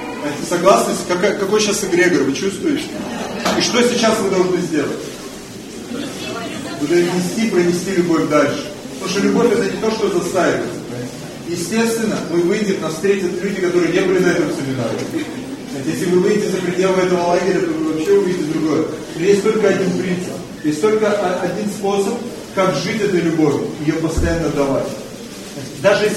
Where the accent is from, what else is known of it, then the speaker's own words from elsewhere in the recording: Ukraine; Я так помню с детства, хотя я еще украинец.